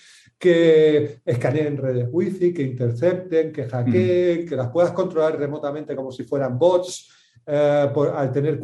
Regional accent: Canary Islands, Spain; Yo tengo un guanche dentro de mí, dicen. Como llevo media vida en Canarias, me siento muy canario, aunque no nací allí, pero desde muy pequeño estoy allí y es mi tierra adoptiva

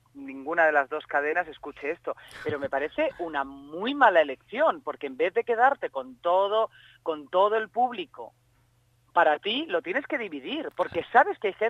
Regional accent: Valencia, Valencian Community, Spain; a mí estar en Valencia, en el Teatro Thalía, me hace una ilusión que me muero, porque es mi tierra.

